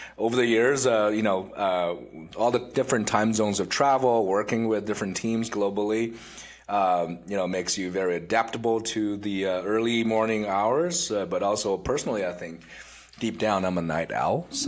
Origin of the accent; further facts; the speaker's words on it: Finland; It's on the west coast of Finland, closer across the water from Sweden. It's a small little town called Vaasa. It's a half Swedish speaking, half Finnish speaking.